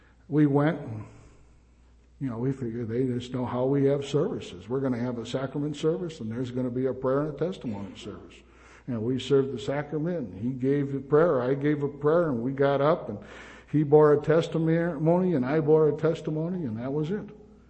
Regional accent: Wisconsin, United States; And Brother Bob Oldham and I, and I was from Wisconsin.

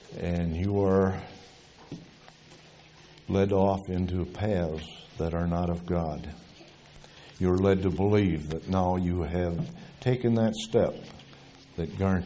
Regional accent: Michigan, United States; I come from the state of Michigan. That's my home state. And our western shoreline is almost 100% sand dunes.

